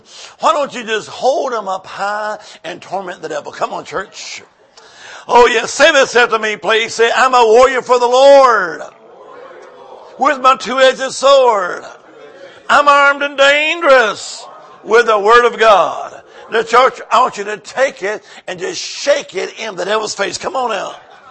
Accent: Alabama, United States; Plus I was raised in Alabama and I say, hey, y'all watch this.

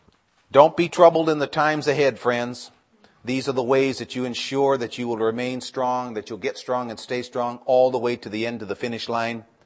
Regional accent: Cleveland, Ohio, United States; I come from Cleveland, I'm always sad.

